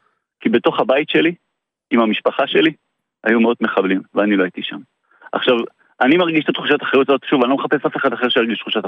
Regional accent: Southern District, Israel; now in Tel Aviv, Israel; אני בן קיבוץ מירוז, גדלתי, זה המקום

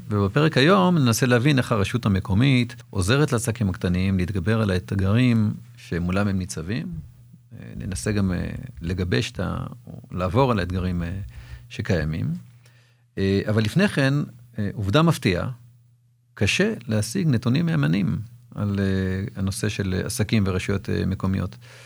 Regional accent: Netanya, Central District, Israel; born there; נולדתי בנתניה

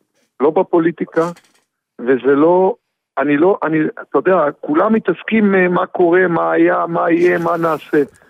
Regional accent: Hatzeva, Southern District, Israel; אני במקור ממושב חצבה, מערבה

